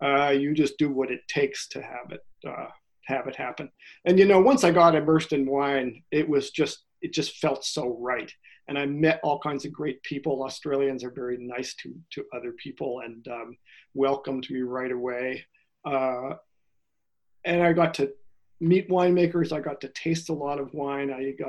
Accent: Lexington, Massachusetts, United States; also born or lived in Boston / Holland / Berkeley, California / Toronto; So I was born in Boston when he was getting his PhD at Harvard. And then we went off to Holland for a year and I learned to speak Dutch in third grade. Loved that. Came back and went to Berkeley, California for a year and then back to Lexington, Mass, and then Toronto.

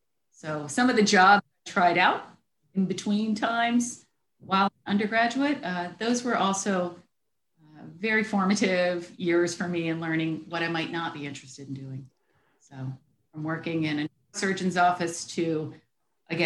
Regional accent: Maryland, United States; I had a great growing up, great childhood, and I grew up in Maryland. I grew up in the Mid-Atlantic, where we have a spring that requires light and not as much rain here.

